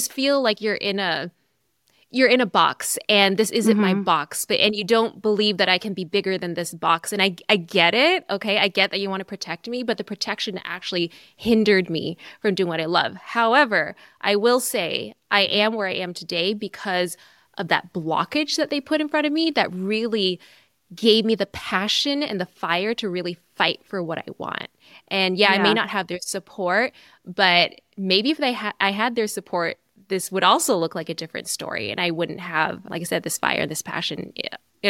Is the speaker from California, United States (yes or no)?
yes; California, United States; Well, in the summers, I went back home. I'm from the Bay Area.